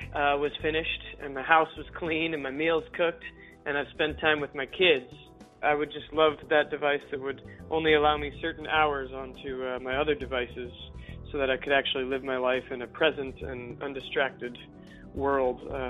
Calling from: Bainbridge Island, Washington, United States; I'm calling from Bainbridge Island, Washington, just off from Seattle.

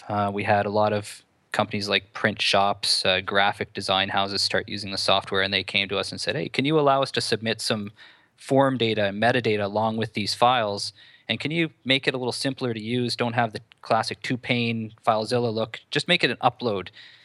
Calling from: Ottawa, Ontario, Canada; I'm Skyping in from balmy Ottawa, Canada.

